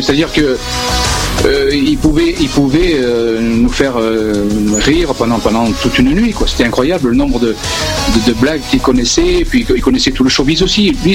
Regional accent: Digne-les-Bains, Provence-Alpes-Côte d'Azur, France; je lui ai dit que j'étais de Cicéron, de Digne-les-Bains, tout ça, parce que j'habitais Digne aussi pendant quelques années.

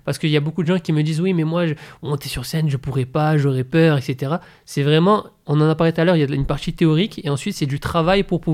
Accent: Manosque, Provence-Alpes-Côte d'Azur, France; Alors moi, je suis né à Manosque et j'ai vécu, je vis toujours.

